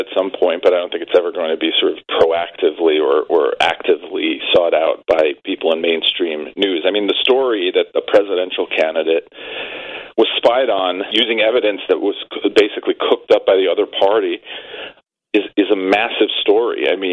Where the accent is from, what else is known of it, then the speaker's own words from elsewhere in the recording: New York City, New York, United States; I'm from Queens, New York. That's where I was born, where Trump's from